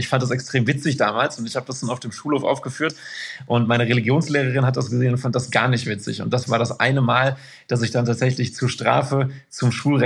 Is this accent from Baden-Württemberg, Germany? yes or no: no; Anholt, North Rhine-Westphalia, Germany; Hab dann in Duisburg gelebt, irgendwie ein halbes Jahr, dann in Haldern und aber aufgewachsen bin ich in Anholt. Das ist ein Stadtteil von Isselburg